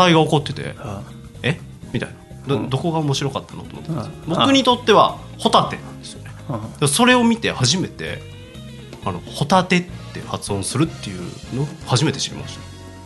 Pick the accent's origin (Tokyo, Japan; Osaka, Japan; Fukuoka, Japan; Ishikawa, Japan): Osaka, Japan; 僕の家族、大阪、僕大阪出身なんですよね、